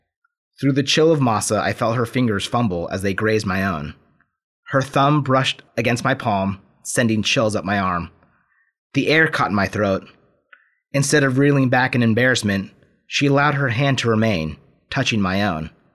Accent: Pacific Northwest, United States; There's a lot of my own childhood growing up in the Northwest in this book

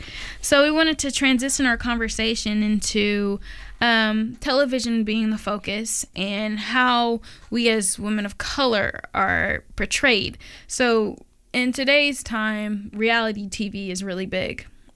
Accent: Los Angeles, California, United States; now in Portland, United States; I'm currently live in Portland, but I'm from Los Angeles, so I, you know, used to be involved in Hollywood directly, and I grew up around it

